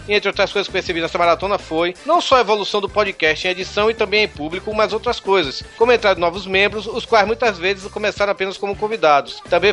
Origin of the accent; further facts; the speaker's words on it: São Paulo, Brazil; tenho 22 anos e sou de São Paulo.